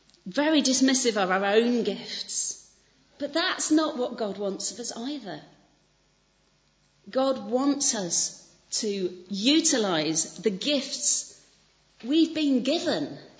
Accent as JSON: {"language": "English", "region": "Yorkshire and the Humber", "country": "United Kingdom", "said": "Yes, I'm a Yorkshire lass, and wisdom for me is far more about common sense."}